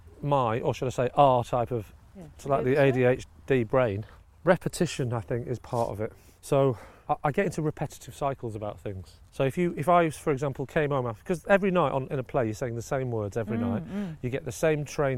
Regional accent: Rochdale, North West England, United Kingdom; And so we grew up in Rochdale in the Dog and Partridge.

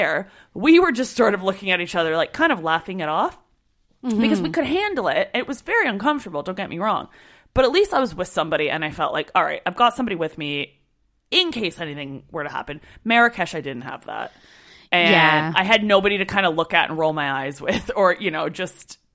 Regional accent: Canada; I'm Canadian, obviously.

